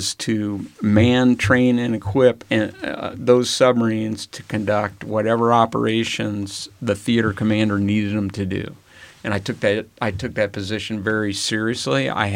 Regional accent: Nebraska, United States; back to growing up in Nebraska, you know, I it was a different time, I would say, than today.

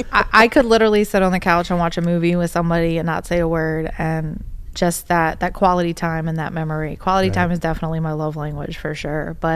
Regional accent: Virginia Beach, Virginia, United States; I'm from Virginia Beach.

